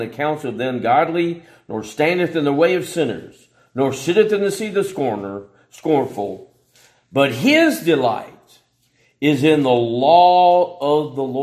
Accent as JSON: {"language": "English", "town": "Smyrna", "region": "Georgia", "country": "United States", "tie": "born or raised there", "moved": "as an adult", "said": "But I remember years ago, my hometown, or not really our hometown, but where I grew up most of my life, when I was younger, Smyrna, Georgia."}